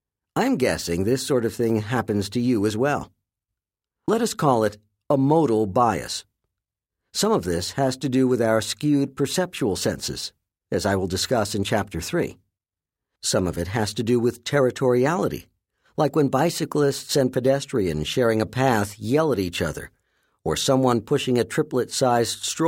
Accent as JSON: {"language": "English", "region": "New York", "country": "United States", "said": "When I walk, which as a New Yorker I often"}